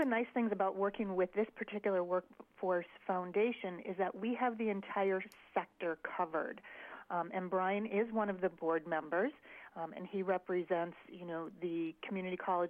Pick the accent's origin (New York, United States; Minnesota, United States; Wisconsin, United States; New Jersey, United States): Minnesota, United States; Originally from Minnesota, so it's nice to hear the accent. My accent will blend right in for your listeners this morning.